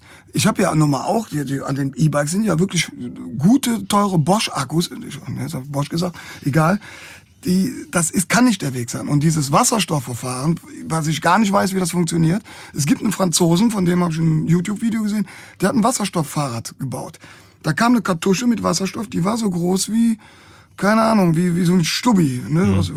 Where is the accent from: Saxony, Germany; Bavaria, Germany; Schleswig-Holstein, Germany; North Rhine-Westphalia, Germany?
North Rhine-Westphalia, Germany; Cologne